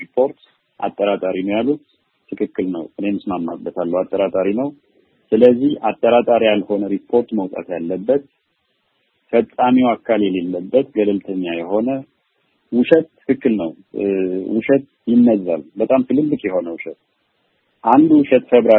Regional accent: Tigray, Ethiopia; born there; እኔ እያወራሁ ያለሁት አሁን ትግራይ ውስጥ ከደፈሯት በኋላ ባዕድ ቁሳቁስ አካልዋ ውስጥ ያስገቡባት ሴት እኔ የተወለድኩበት አካባቢ ነው ያለች።

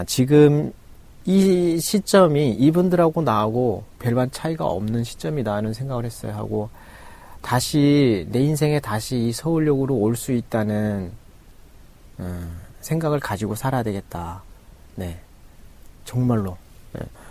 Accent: North Korea; 아 아니요 저 북한에서 왔는데요 그랬어요.

